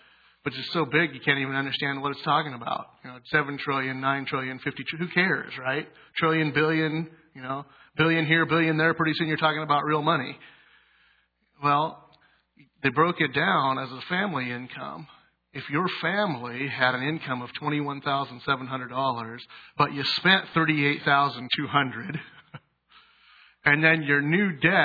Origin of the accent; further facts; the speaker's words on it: United States; And that concerns me as an American living in America.